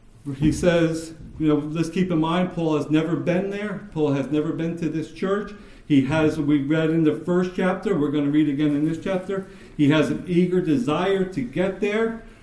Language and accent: English; Jackson, United States; I grew up in Jackson. They all kind of stayed in town. I left right after high school. I went off to the Marine Corps, and I never actually been back to Jackson to live.